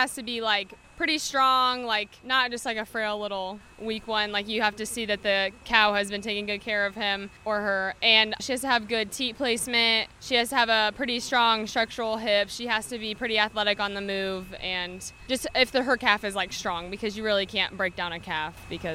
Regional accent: Mahomet, Illinois, United States; We are from Mahomet.

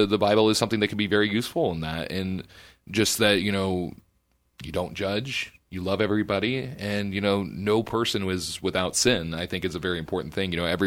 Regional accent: Emporia, Kansas, United States; growing up in Emporia when I was a young man, and I mean this in no way disrespectfully to my hometown. I'm very proud to be from Emporia. I love being from here.

